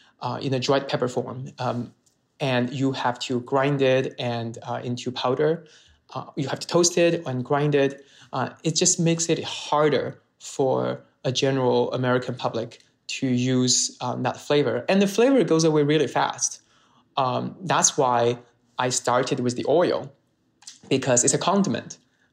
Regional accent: Sichuan, China; English is a second language; now in Beijing, China; I went to college in Beijing, and I moved to Beijing, and I'm from Sichuan.

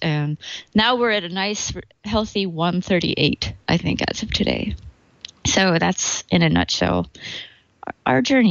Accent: Pennsylvania, United States; No, because I was in the U.S. I'm from Pennsylvania.

